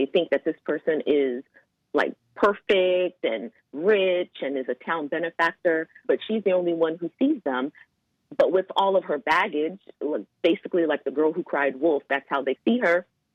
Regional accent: Virginia, United States; also born or lived in South Carolina; So I grew up in Northern Virginia. So it was a little town, but then it was right outside of like the DC metro area.

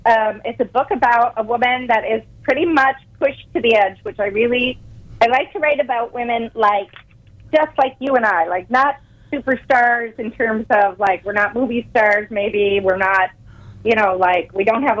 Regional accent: East Coast, United States; because I'm actually from the East Coast originally

